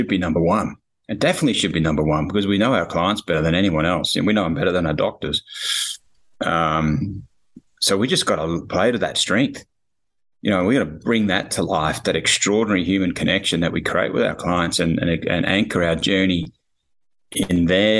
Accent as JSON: {"language": "English", "country": "Australia", "said": "So I'm obviously Australian."}